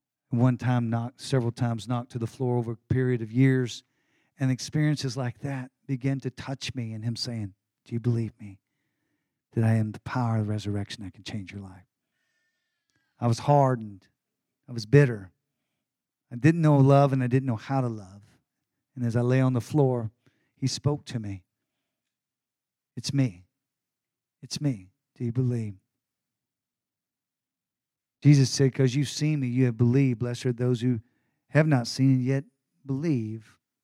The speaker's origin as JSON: {"language": "English", "region": "Texas", "country": "United States", "said": "I'm a Texan."}